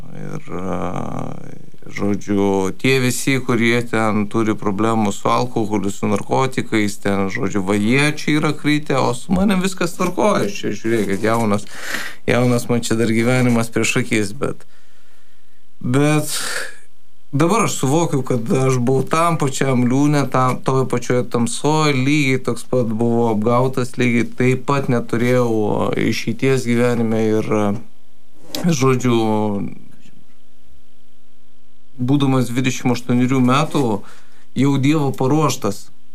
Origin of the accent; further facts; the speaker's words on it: Kaunas, Kaunas County, Lithuania; 31 metai, esu kaunietis, vedęs.